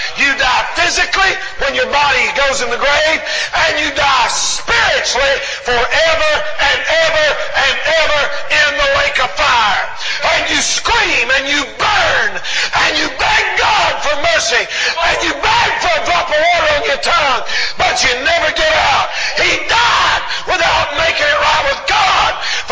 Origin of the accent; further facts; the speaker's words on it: Marion, United States; born there; I was born as a little baby. I think I was born in Marion Hospital, the old Marion Hospital up here.